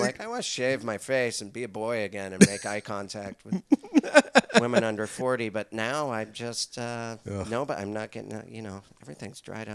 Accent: Missoula, Montana, United States; Where are you from? I'm from Montana. Azula, Montana.

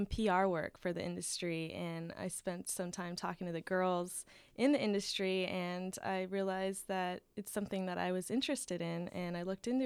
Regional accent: Pasadena, California, United States; I'm from Pasadena area, so I've grown up in California my whole life.

